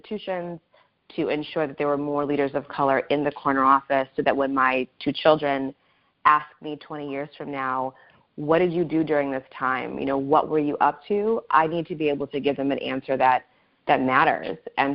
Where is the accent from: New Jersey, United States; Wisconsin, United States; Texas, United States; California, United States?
Wisconsin, United States; So I grew up in Wisconsin, middle of nowhere, Wisconsin. I'm the oldest of six children. My parents are Nigerian immigrants.